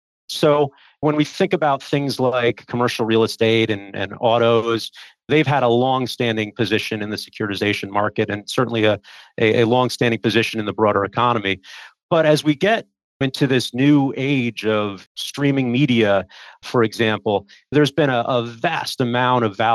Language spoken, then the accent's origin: English; Hamden, Connecticut, United States; But I grew up in Hamden, Connecticut.